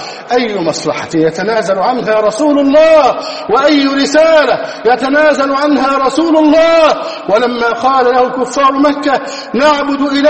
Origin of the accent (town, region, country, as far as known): Egypt